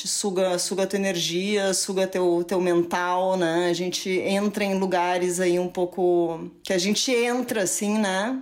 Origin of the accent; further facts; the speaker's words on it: Porto Alegre, Rio Grande do Sul, Brazil; eu lembro quando eu era criança em Porto Alegre